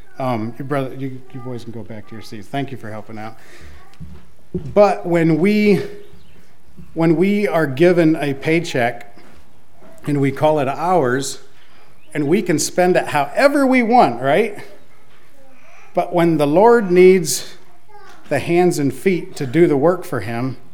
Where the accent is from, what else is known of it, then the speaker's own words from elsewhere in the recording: Michigan, United States; But I grew up in Michigan, and it's a different culture than around here. Sometimes people say they're rednecks that are 1,000 miles too far north.